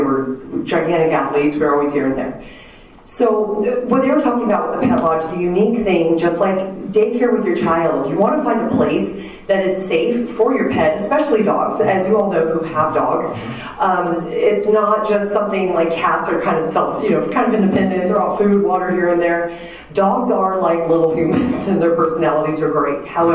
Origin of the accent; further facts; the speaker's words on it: Tehachapi, California, United States; I was born and raised in Tehachapi, left after high school. My husband and I both were graduates in 97. After college and graduate school, we chose to move back.